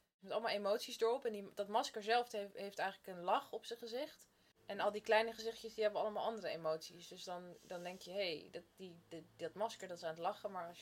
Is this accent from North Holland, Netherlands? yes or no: yes; Amsterdam, North Holland, Netherlands; born there; now in The Hague, Netherlands; Ik ben geboren in Amsterdam en nu woon ik in Den Haag.